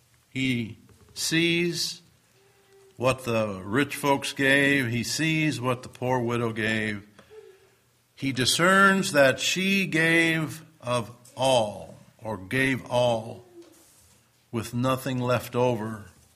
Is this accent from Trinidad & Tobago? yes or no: no; Detroit, Michigan, United States; I grew up in the Detroit area